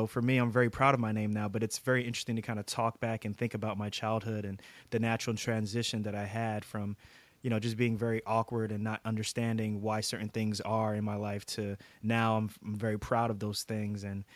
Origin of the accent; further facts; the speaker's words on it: Queens, New York, United States; also born or lived in Irvington, New Jersey; So I grew up in New York, grew up in Queens, New York, and then we moved to a city right outside of right outside of Newark, New Jersey, called Irvington, New Jersey.